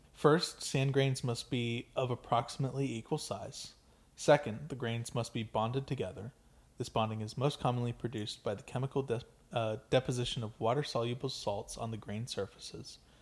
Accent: Florida, United States; Growing up in Florida, there were a lot of springs around.

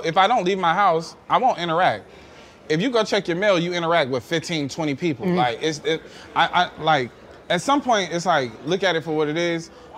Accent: Atlanta, Georgia, United States; I'm from Atlanta, so it's like

